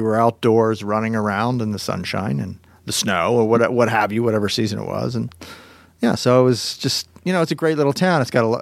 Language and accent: English; Haddonfield, New Jersey, United States; also born or lived in Philadelphia, United States; Born in Philadelphia, raised in Haddonfield, New Jersey, which is right over the bridge.